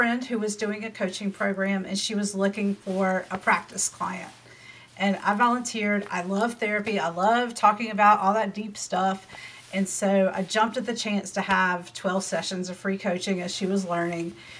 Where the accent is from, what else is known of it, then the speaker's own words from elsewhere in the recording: the South, United States; I am in Charlotte, North Carolina, if you can't tell from my accent. I've lived in the South my whole life.